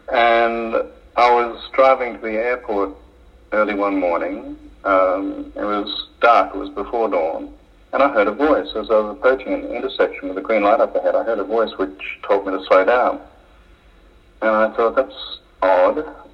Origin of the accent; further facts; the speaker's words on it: Brisbane, Queensland, Australia; Yeah, well, I grew up in Brisbane.